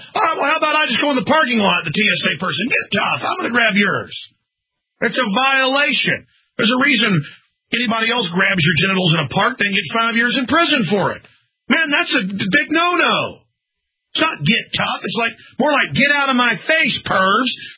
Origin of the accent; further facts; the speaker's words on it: Dallas, Texas, United States; Growing up in Dallas, we got robbed, I don't know, 5-6 times.